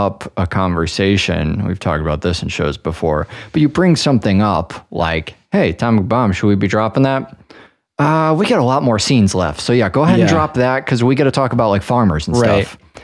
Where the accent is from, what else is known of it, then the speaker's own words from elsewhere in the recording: United States; And as an American, I think about that question as impossible to fucking interpret.